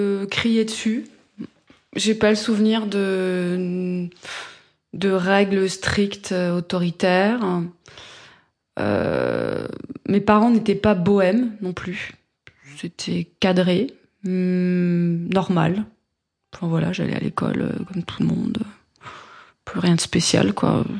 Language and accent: French; Île-de-France, France; also born or lived in Paris; Je suis née dans le 14e arrondissement. J'ai grandi dans les Yvelines.